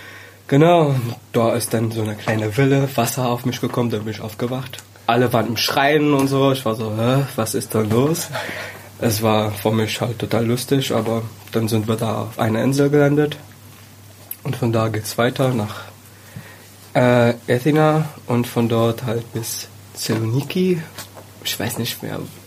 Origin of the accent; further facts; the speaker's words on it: Syria; Also ich bin nicht Syrer, ich bin Palästinenser, aber in Syrien geboren und gelebt. Wir haben ganz genau wie Syrer gelebt, aber wir haben einen anderen Pass, einen anderen Personalausweis.